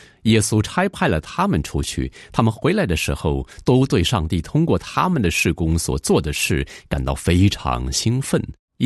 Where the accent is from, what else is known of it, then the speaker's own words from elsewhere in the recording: Scotland, United Kingdom; now in United States; 我不是土生土长的美国人，有时我回到苏格兰见见老朋友